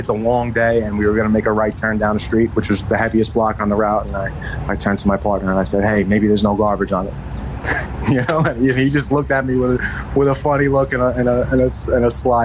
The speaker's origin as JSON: {"language": "English", "town": "Queens", "region": "New York", "country": "United States", "tie": "born or raised there", "lives_now": "Brooklyn, United States", "said": "Born and bred, yeah. I was born in Queens and I'm living in Brooklyn now."}